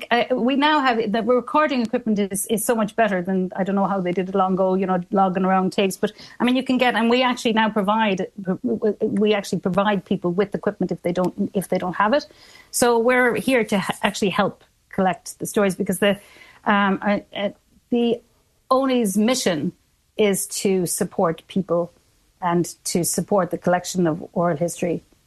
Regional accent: Cork, Munster, Ireland; I'm from Cork.

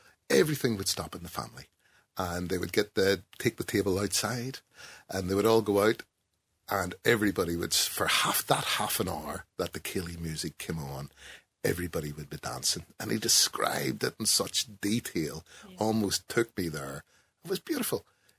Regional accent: Ireland; You know, that's a wonderful thing about being Irish. Wherever you are in the world, when you say you're Irish, you always get a smile.

